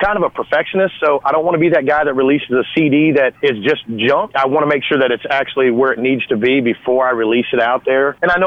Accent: Oklahoma, United States; I'm born and raised in Oklahoma, so Red Dirt is, that's just part of our culture up there.

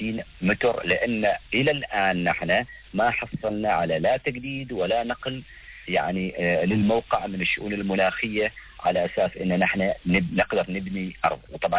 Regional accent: Oman; أنا عماني حتى النخاع.

